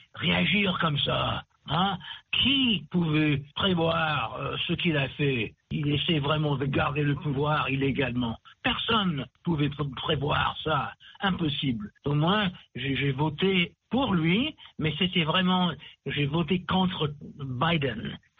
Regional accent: California, United States; toute ma vie ici en Amérique, je suis Américain 100%, en Californie, fier de mon pays

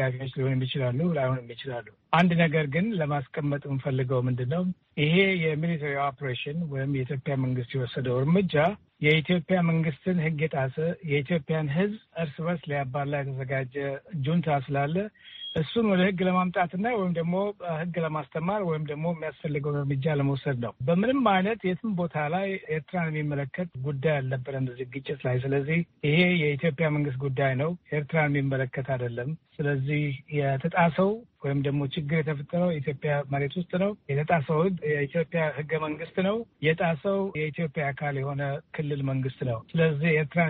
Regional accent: Addis Ababa, Ethiopia; also born or lived in Eritrea; now in Washington, United States; ኤርትራዊ ነኝ። አዲስ አበባ ያደግኩ ዲሲ ነው የምሰራው። የነዋሪ ነኝ።

